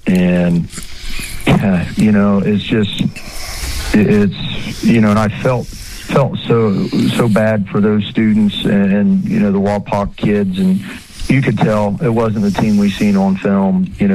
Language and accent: English; Union City, Indiana, United States; You know, I grew up just south down on the state line on the Indiana side, so I grew up in Indian, and I always tell them that I wish I grew up a Fort Recovery Indian, not a Union City Indian.